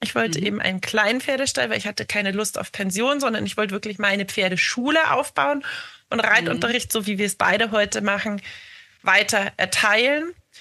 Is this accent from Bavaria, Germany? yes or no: yes; Starnberg, Bavaria, Germany; Also wir kommen aus dem Raum Starnberg, Münchner Süden.